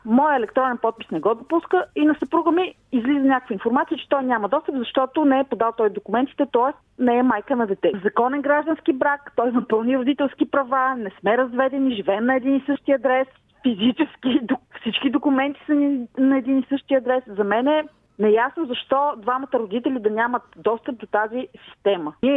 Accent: Plovdiv, Plovdiv Province, Bulgaria; Ние сме от Пловдив, детето е с диабет тип 1.

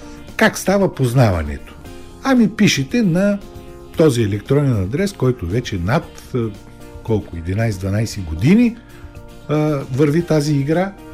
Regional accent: Plovdiv, Plovdiv Province, Bulgaria; за нас като пловдивчани

